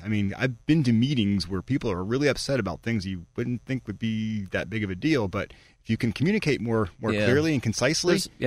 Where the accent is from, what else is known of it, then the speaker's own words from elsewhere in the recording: Edgewood, United States; I want Edgewood to do that, my hometown